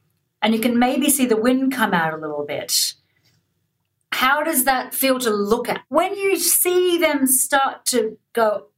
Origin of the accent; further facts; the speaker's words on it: Australia; I'm Australian.